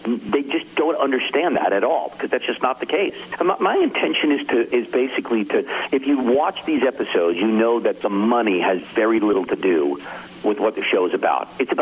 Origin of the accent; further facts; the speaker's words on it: New Jersey, United States; also born or lived in New York City / Long Island; I am. I was born in the Bronx. And I grew up in New Jersey. I lived on Long Island.